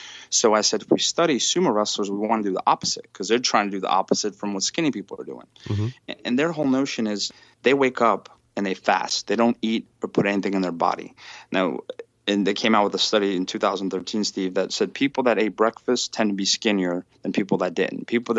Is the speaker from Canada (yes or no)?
no; Russia; now in United States; It really didn't matter when I was in Russia. I'm actually from Russia, so it's always cold.